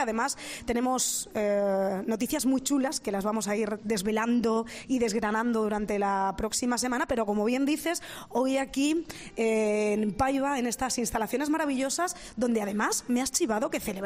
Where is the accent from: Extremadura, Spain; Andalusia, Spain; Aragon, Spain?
Extremadura, Spain; que van a ir a cantar lunes y martes a representarnos como extremeños a ese concurso nacional.